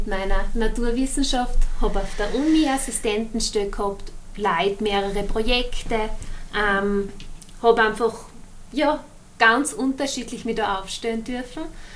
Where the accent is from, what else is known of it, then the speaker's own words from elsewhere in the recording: Denmark; born there; Ich bin wirklich halb, das heißt, ich bin in Dänemark geboren, mein Papa ist Däne und meine Mama Steirerin.